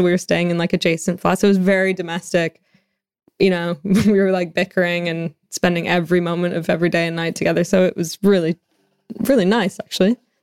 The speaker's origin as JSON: {"language": "English", "country": "Canada", "said": "yeah, I'm from Canada. So I do feel like I'm missing lakes and trees."}